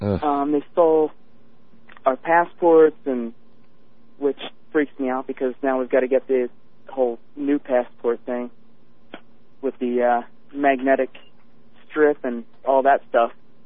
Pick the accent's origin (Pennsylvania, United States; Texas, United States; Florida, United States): Pennsylvania, United States; Philadelphia; moved away; So, I've only moved out here about 7 years ago. I'm from Philadelphia.